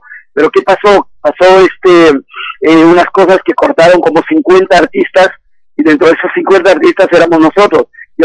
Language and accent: Spanish; Lima, Peru; born there; yo vivía en Lima, nací en Lima por mera casualidad, pero mis padres son del interior del país, y por casualidades de la vida, yo agarro y me mudo a vivir en Lima con mi hermana